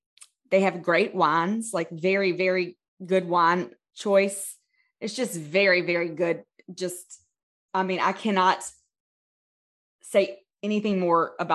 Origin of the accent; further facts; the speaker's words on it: Louisiana, United States; And y'all, we're from Louisiana, so it's very, very hard to top our food.